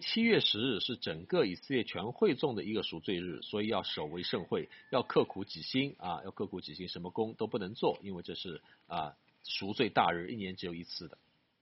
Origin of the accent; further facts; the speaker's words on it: China; 我们中国人的三大节期是什么呢？